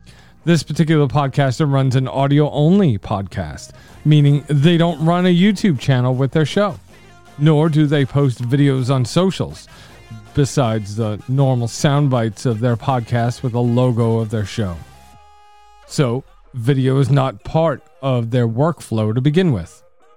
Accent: New York, United States; accent: New York; But I assure you, that's just my New York accent and years of experience in this field.

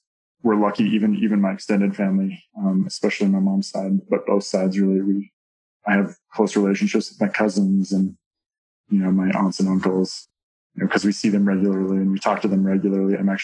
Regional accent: Santa Fe, New Mexico, United States; Like you said, I grew up in Santa Fe. I think it is the highest state capital in the U.S. So you get a lot of mountains, forests, conifer forests in the area.

